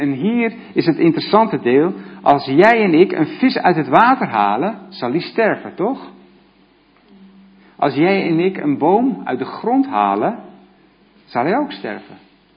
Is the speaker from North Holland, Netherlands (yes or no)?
yes; Zaandam, North Holland, Netherlands; Ik kom uit Zaandam.